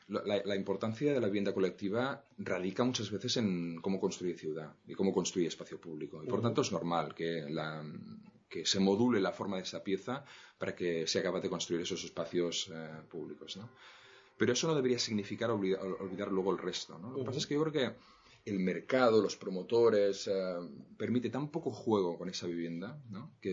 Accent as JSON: {"language": "Spanish", "town": "Barcelona", "region": "Catalonia", "country": "Spain", "said": "me siento barcelonés, me siento catalán"}